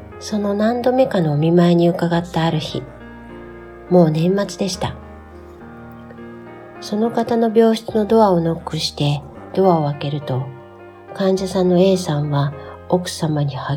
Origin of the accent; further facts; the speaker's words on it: Hyogo, Japan; now in Tokyo, Japan; 私は兵庫県の出身です。現在は都内で大学生の息子と娘、愛犬とで楽しく生活しています。